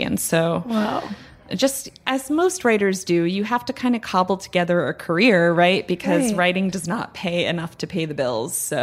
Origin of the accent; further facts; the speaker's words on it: United States; Even though I grew up an hour outside of New York and I loved coming here, but I moved to Bushwick in 2006 or 2007